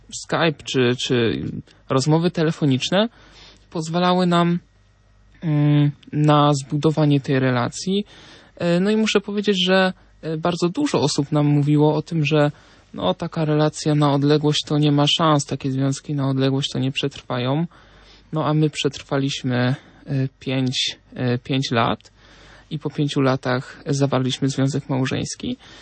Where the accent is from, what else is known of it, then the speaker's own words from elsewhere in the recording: Lesser Poland, Poland; Ja pochodzę z okolic Krakowa